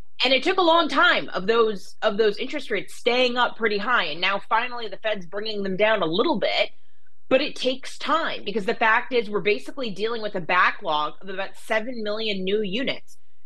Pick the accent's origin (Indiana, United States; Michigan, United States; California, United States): California, United States; So again, I'm from California, and the Coastal Commission just, it's an excuse to not build anything.